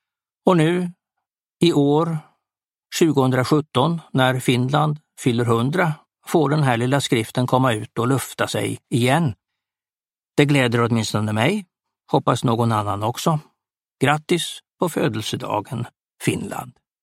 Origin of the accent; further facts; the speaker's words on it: Småland, Sweden; Därtill är jag född och uppvuxen i Sverige och vill inte skriva en främmande kultur på näsan. Livet kan vara vådligt för en smålänning i Österled ändå.